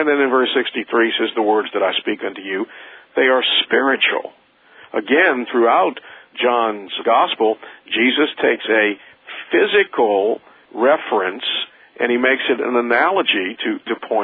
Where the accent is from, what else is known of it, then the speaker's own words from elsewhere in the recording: New Orleans, Louisiana, United States; I'm from New Orleans and we have a football team called the New Orleans Saints.